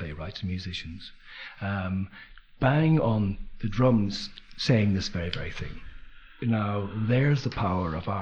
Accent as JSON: {"language": "English", "country": "Ireland", "tie": "born or raised there", "said": "When I grew up in Ireland, there's a little bit of a kerfuffle about a border"}